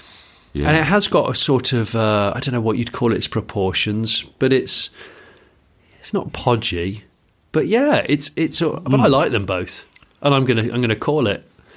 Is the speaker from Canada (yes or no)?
no; United Kingdom; The British contingent has our own little ramshackle porter cabin that we operate as a Brit pub.